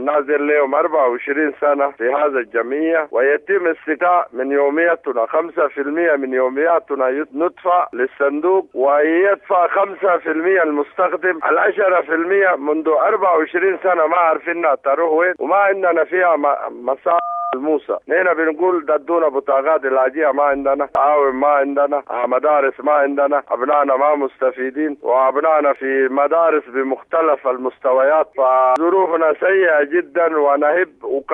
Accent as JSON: {"language": "Arabic", "country": "Sudan", "said": "نحن سودانيين"}